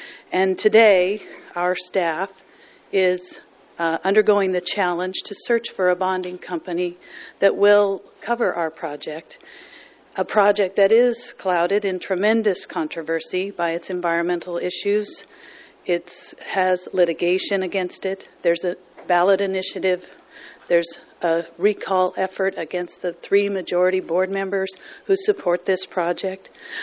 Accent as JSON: {"language": "English", "town": "Los Osos", "region": "California", "country": "United States", "said": "from Los Osos, and the county actually does have some permitting authority over the Los Osos sewer"}